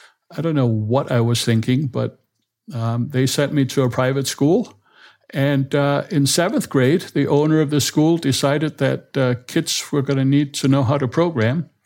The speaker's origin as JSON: {"language": "English", "town": "Copenhagen", "region": "Capital Region of Denmark", "country": "Denmark", "tie": "born or raised there", "said": "I grew up entirely in Denmark."}